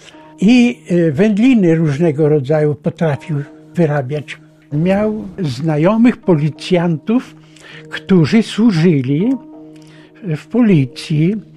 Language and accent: Polish; Lublin Voivodeship, Poland; Urodziłem się w Siednim Łanie i tam parę lat mieszkałem. Później przenieśliśmy się do Bukowy Wielkiej, to jest parę kilometrów na wschód od Siedniego Łanu.